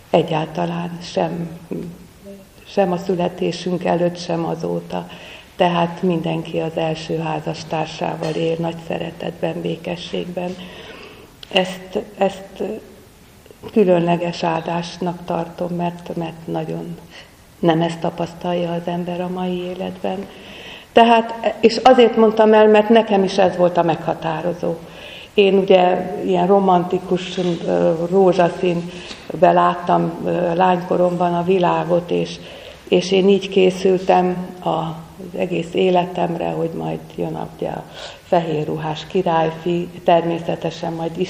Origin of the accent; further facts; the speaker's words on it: Budapest, Hungary; egy nagyon vallásos, katolikus polgárcsaládba születtem Budán, a Szilágyi Dezső térnél pontosan, de mi nem a református templomba jártunk, hanem a szemben levő katolikus templomba